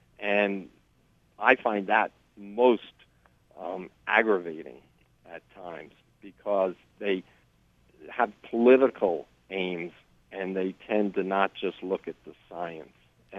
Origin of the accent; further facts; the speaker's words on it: New Jersey, United States; Well, I grew up in Bergen County, so I'm a Jersey resident from day one. So I was born and raised on the hurricanes and snowstorms and heat waves and floods of the state.